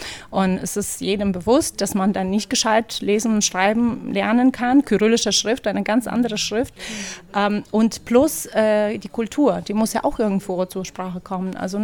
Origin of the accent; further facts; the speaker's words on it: Ukraine; moved away as an adult; now in Mainz, Germany; ich bin Ukrainerin, ich bin hierher gekommen mit 18 als Au-pair-Mädchen und habe mich schnell eingedeutscht, habe hier an der Uni Mainz auch studiert